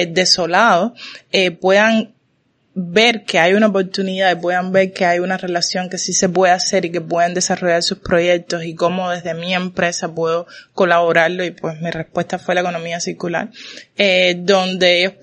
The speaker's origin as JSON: {"language": "Spanish", "town": "Calimete", "region": "Matanzas", "country": "Cuba", "tie": "born or raised there", "said": "yo nací en el campo, soy de Calimete, Matanzas"}